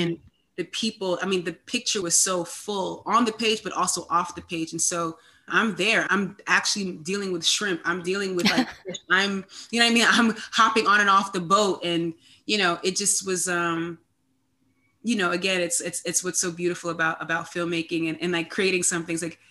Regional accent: New York, United States; And so I'm from New York. I'm a New Yorker.

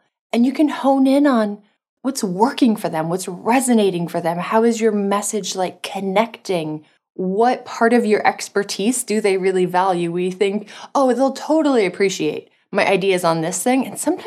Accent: Montana, United States; Maybe it's because I'm from Montana, but I have so many gardening analogies.

